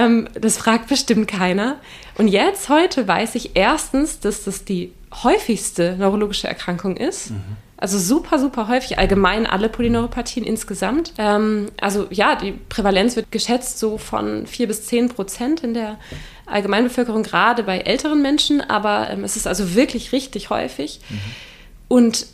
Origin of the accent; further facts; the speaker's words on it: Hamburg, Germany; born there; also born or lived in Bergisch Gladbach; Gebürtig komme ich aus Hamburg tatsächlich, also gar nicht aus der Region. Wir sind aber in meiner Kindheit ziemlich oft umgezogen aus Karrieregründen meiner Eltern. Abitur gemacht habe ich dann im Bergischen Land, in Bergisch Gladbach.